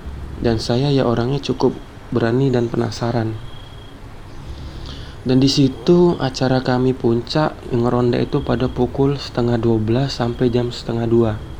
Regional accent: Palembang, South Sumatra, Indonesia; Saya dari Palembang. Saya asli orang Palembang.

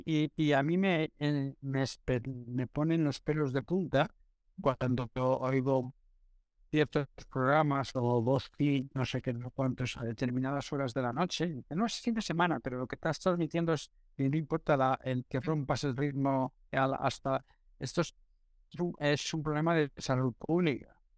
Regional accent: Spain; Nosotros somos desafortunadamente un país que estamos empezando a levantarnos como europeos, pero seguimos acostándonos como españoles

